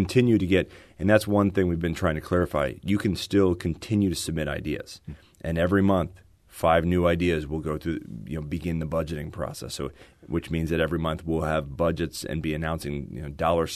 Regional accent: Virginia, United States; also born or lived in Florida / New Orleans / North Carolina; My wife and I have moved around a lot. I'm from Virginia. I've lived everywhere from 2 stops in Florida to New Orleans to North Carolina.

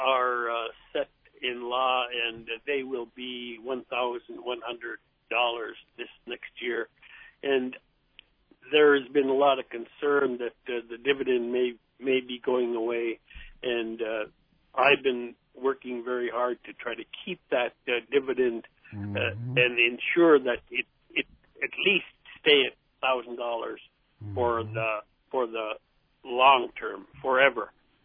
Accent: Bethel, Alaska, United States; And John, you know, we grew up in Bethel back in the 50s when there was only one road.

